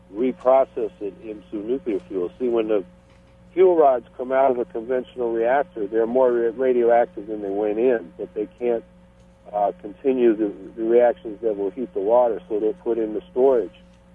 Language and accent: English; New York, United States; Like, I'm from New York. There was a reprocessing facility at a place called West Valley